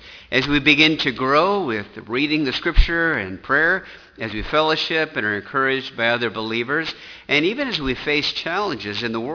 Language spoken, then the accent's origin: English; Sioux City, Iowa, United States; You know, I grew up in Sioux City, Iowa, and my dad said that back in the 1950s, there was an old combination bridge in Sioux City over the Missouri River.